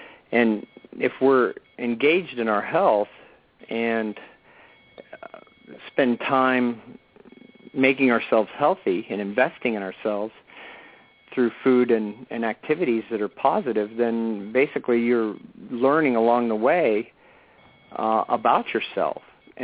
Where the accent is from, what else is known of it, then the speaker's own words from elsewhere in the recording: Miami, Florida, United States; And growing up in Miami, Florida, I spent a lot of time in the ocean, just really was connected to that.